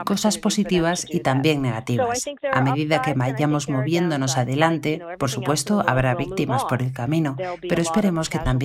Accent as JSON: {"language": "Spanish", "country": "Puerto Rico", "said": "De hecho, soy puertorriqueña"}